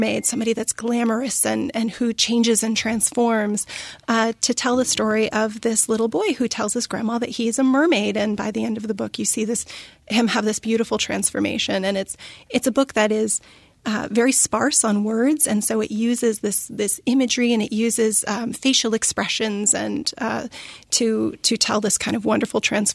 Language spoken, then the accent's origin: English; Barnet, Vermont, United States; maybe some of these things that I know I didn't encounter growing up in Barnet.